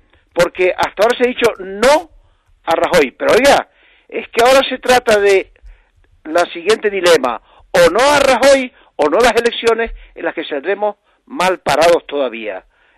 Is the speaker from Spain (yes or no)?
yes; El Hierro, Canary Islands, Spain; Antes, hasta en mi pueblo de la Isla del Hierro, en una isla en la que no había ni puerto, ni aeropuerto, ni carreteras, ni luz eléctrica